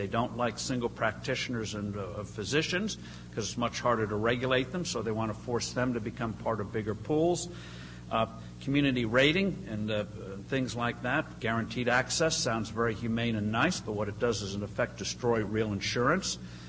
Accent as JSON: {"language": "English", "region": "New Jersey", "country": "United States", "said": "I come from New Jersey. We have crazy regulations there"}